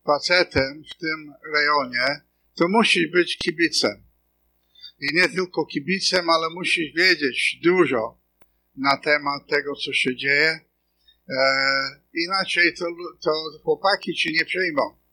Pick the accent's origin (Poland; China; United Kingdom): United Kingdom; North West England; Polish is a second language; urodziłem się, wychowałem się koło Manchesteru.